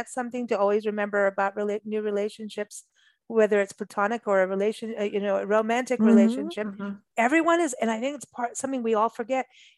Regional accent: Kenya; also born or lived in England / South Africa; I grew up in Africa and in Kenya, England, mm-hmm. South Africa.

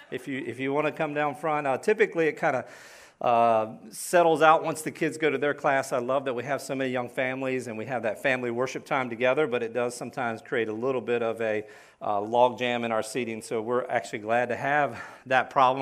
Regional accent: Delaware, United States; about 6 hour drive up to where I grew up in Delaware.

